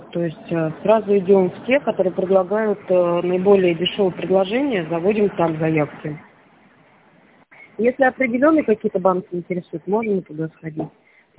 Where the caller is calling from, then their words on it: Tver, Tver Oblast, Russia; В смысле, территориально имеете в виду? Ну да. О, Тверь.